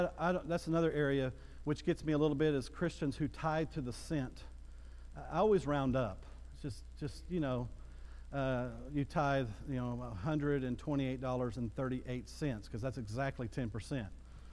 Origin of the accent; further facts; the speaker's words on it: Bowie, Texas, United States; I grew up in Bowie, Texas.